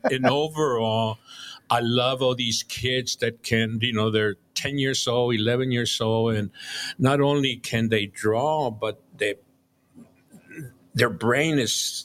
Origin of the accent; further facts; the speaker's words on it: Illinois, United States; I grew up in Illinois.